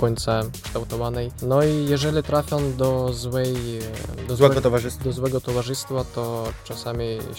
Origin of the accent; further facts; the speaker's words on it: Ukraine; 17-18 lat u nas na Ukrainie kończy się liceum.